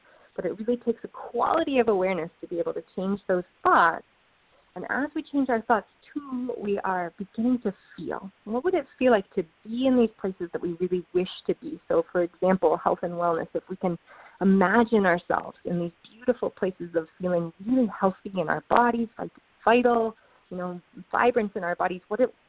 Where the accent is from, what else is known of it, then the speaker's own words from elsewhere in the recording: Ann Arbor, Michigan, United States; Yeah, I grew up in Ann Arbor. Chose to be here. I chose to be here as my family is here